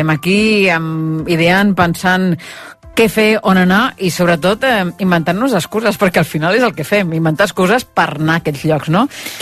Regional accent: Barcelona, Catalonia, Spain; Perquè jo també, com a bona barcelonina

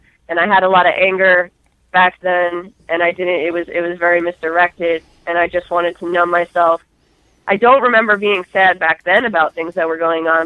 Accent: Staten Island, New York, United States; I was born in Staten Island, New York. I grew up there, upper middle class family, Catholic school, had everything I ever needed growing up.

